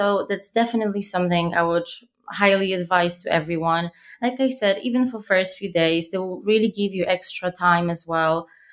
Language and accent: English; Poland; I'm from Poland, but I've been traveling and working abroad for a large part of my life.